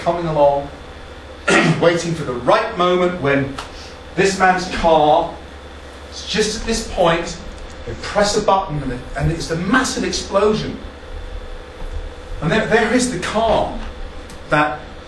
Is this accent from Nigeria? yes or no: no; East of England, United Kingdom; I'm from Hertfordshire.